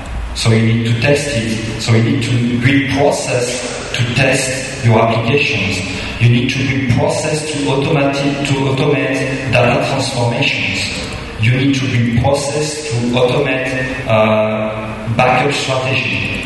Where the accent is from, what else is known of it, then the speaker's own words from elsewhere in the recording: France; I came from France. So you know, from France, Singapore, Malaysia is very close.